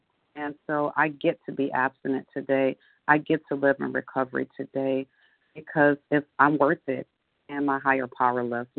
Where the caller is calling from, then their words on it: Akron, Ohio, United States; in Akron, Ohio.